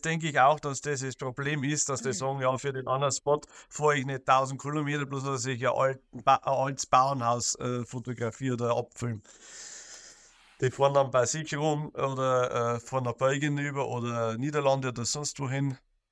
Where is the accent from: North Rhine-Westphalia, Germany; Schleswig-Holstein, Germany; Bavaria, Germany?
Bavaria, Germany; ich komme ja wie gesagt aus der Oberpfalz und nähe Regensburg